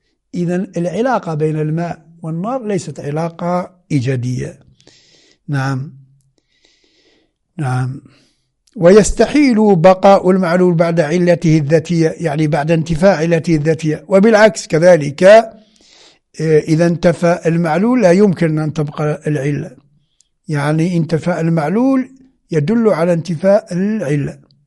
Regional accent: Algeria; وأنا جزائري

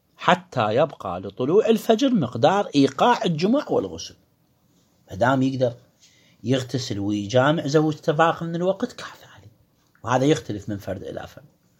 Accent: Iraq; accent: Iraqi; العلك اللي احنا نصيح له بلهجتنا العراقية العلج

